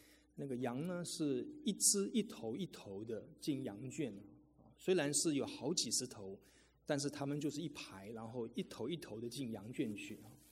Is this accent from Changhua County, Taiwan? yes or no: no; Taipei, Taiwan; 我因为从小在都市中长大，我在台北长大